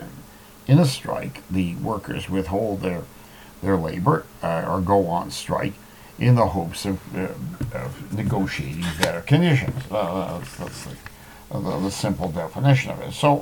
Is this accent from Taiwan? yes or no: no; Hamilton, Ontario, Canada; which took me to my hometown of Hamilton